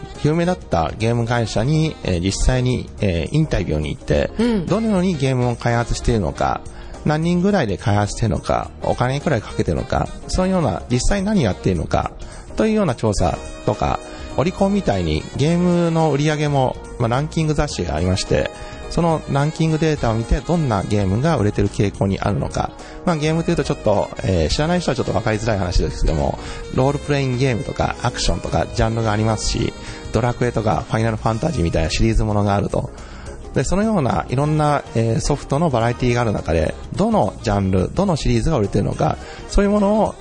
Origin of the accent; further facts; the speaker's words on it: Tokyo, Japan; also born or lived in Chiba; 生まれは千葉ですけど、大体東京で過ごしました。